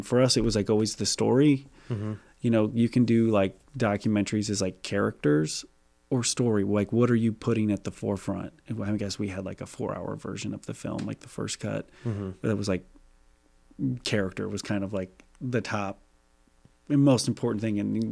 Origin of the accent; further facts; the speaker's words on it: Iowa, United States; I'm just from Iowa, so it's like the biggest stadium I ever walked into, I think, was like the West High, or was it Central?